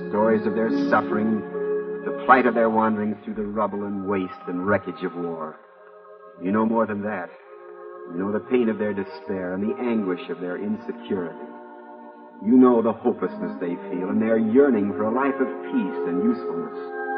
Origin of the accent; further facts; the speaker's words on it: Starkville, Mississippi, United States; I'm a Southerner, Ruth. Starkville, Mississippi's my hometown. They say it takes a little while for Southerners to get started, but once we start...